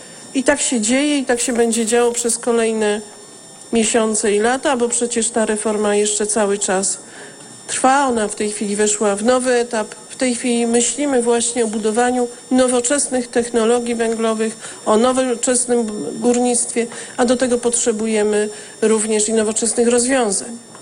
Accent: southern Poland, Poland; sama jestem związana z gminą górniczą, sama pochodzę z tego regionu i wiem doskonale, że dla nas tutaj, ludzi mieszkających na południu Polski

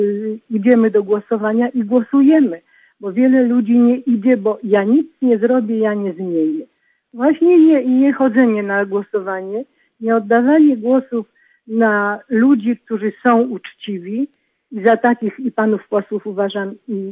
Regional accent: Silesian Voivodeship, Poland; My pochodzimy z Zagłębia

